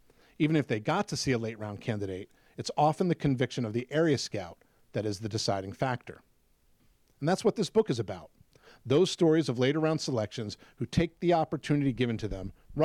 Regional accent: Pittsburgh, Pennsylvania, United States; In 2004, I spent a lot of time in my hometown of Pittsburgh with Neil Walker

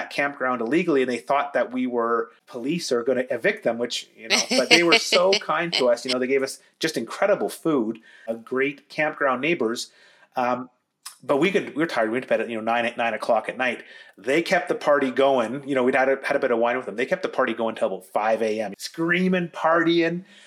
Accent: Canada; We tell them we're Canadian.

